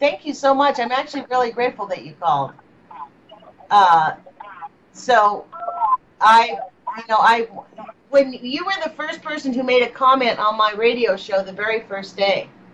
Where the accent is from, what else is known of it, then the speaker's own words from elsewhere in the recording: United States; I consider myself a human being and an American.